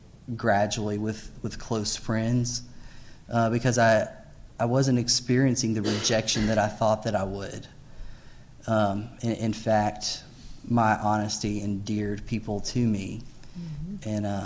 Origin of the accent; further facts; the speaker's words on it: Alaska, United States; In the fall of 1994, I came to Harding, and I'm coming from Alaska. My family moved there when I was in the ninth grade.